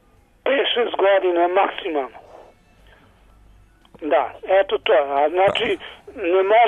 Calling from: Ćuprija, Šumadija and Western Serbia, Serbia; Ja sam iz Ćuprije.

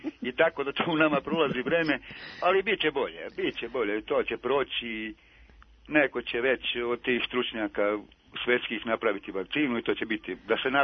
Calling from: Moravica District, Serbia; ja sam iz Dragačeva.

